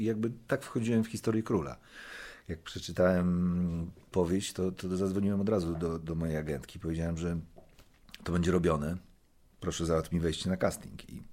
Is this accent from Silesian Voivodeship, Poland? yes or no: yes; Silesian Voivodeship, Poland; 79 rocznik, obaj jesteśmy, obaj pochodzimy z Górnego Śląska.